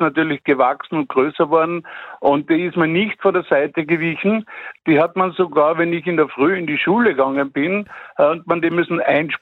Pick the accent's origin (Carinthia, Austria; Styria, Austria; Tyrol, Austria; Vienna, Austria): Carinthia, Austria; Und ich bin in Kärnten auf einem Bauernhof aufgewachsen